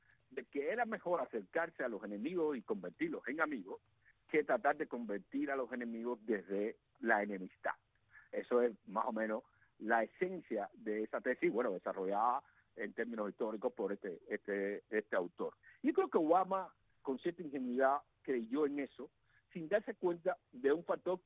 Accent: Cuba; Somos los cubanos los que tenemos que lograr el asunto.

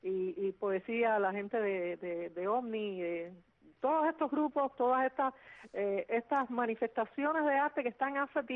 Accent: Cuba

